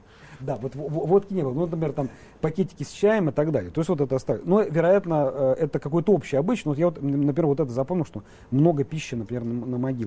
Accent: Seven, Mordovia, Russia; also born or lived in Saransk; Но мои родители происходят из села Севень Краснослободского района, оба родителя, и свое детство я провел в деревне.

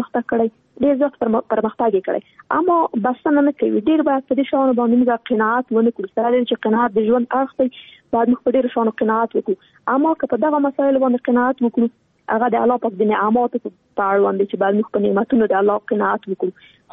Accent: Afghanistan; نن ورځ موږ څومره کلونه کېږي چې په افغانستان کې جګړه روانه ده. زه خو شخصا په جګړه کې پیدا شوی یم، دا دې په جګړه کې را لویه شولم

